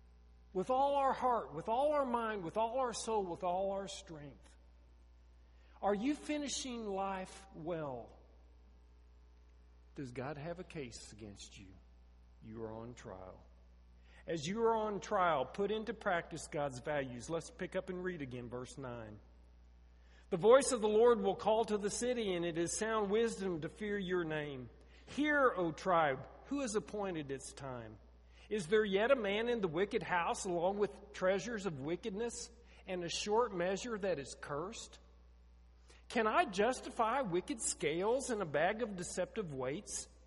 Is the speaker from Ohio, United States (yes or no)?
no; Oklahoma, United States; I grew up in the South, folks. You say, well, you grew up in Oklahoma.